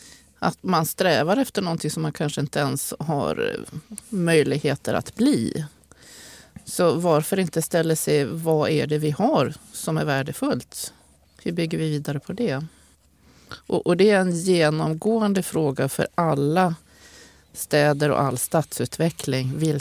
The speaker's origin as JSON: {"language": "Swedish", "region": "Norrbotten County", "country": "Sweden", "said": "Som norrbottning så har jag ju en förutfattad mening om att i Småland så har man en väldigt hög företagsamhet."}